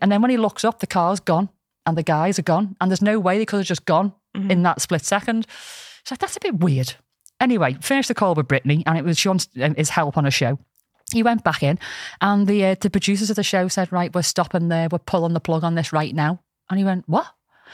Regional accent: North West England, United Kingdom; accent: Scouse; So there's like Australians and Americans up there trying to do our intro in my Scouse accent.

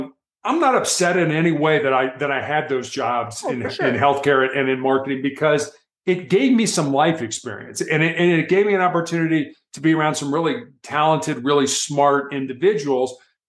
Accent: Chicago, Illinois, United States; When I was growing up in Chicago, Indiana University had a basketball coach by the name of Bobby Knight.

